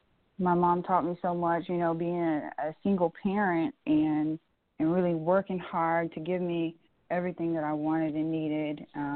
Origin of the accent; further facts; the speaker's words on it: Athens, Alabama, United States; Well, I was born in Birmingham, Alabama, but I grew up in a very small town by the name of Athens, Alabama.